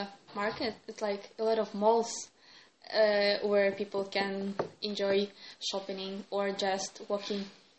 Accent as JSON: {"language": "English", "town": "Neftekamsk", "region": "Bashkortostan", "country": "Russia", "tie": "born or raised there", "second_language": "English", "said": "I'm 15 years old. I study in Lyceum number 1. I was born in Neftekamsk and I live here 15 years."}